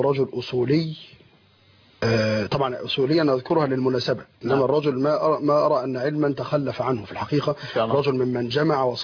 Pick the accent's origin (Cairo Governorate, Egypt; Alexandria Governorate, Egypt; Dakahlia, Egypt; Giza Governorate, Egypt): Cairo Governorate, Egypt; Helwan; من مواليد حلوان القاهره، وانا فوق الثلاثين بشيء وبس.